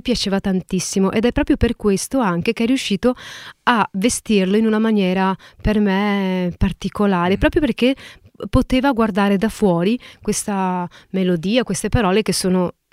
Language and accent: Italian; Sicily, Italy; born there; io sono nata in Sicilia da padre messinese e da madre vicentina.